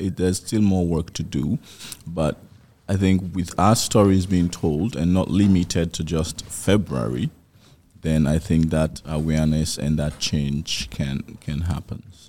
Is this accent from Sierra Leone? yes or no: yes; Sierra Leone; moved away; I'm from Sierra Leone.